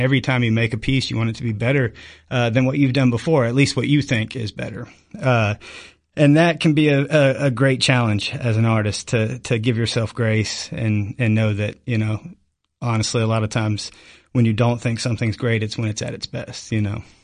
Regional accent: Albany, Kentucky, United States; and I grew up in Albany, Kentucky, which is about an hour north of here.

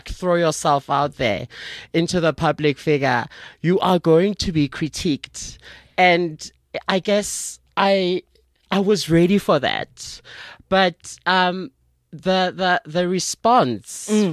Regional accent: Soweto, Gauteng, South Africa; I'm a Sowetan.

